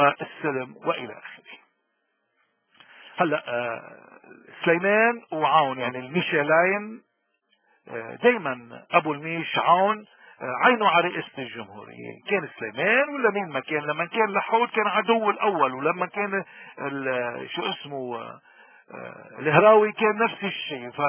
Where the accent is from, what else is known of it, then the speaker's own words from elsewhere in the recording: Lebanon; هالانسان الجريء الوطني اللي بيشبهنا ومنشبهه كلبنانيين احرار